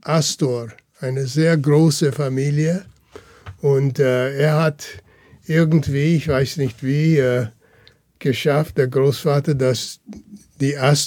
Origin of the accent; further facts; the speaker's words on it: Cincinnati, Ohio, United States; born there; German is a second language; Meine Eltern sind aus Österreich ausgewandert, 1938. Ich bin kurz nachher geboren in Cincinnati und habe am Anfang ein bisschen Deutsch gesprochen